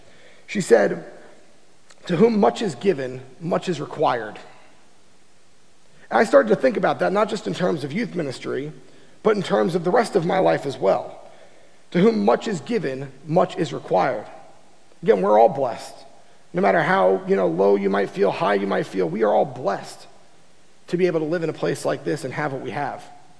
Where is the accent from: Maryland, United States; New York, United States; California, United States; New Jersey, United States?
New York, United States; Smithtown; I grew up in Smithtown, New York. You know, I growing up, we moved there in third grade.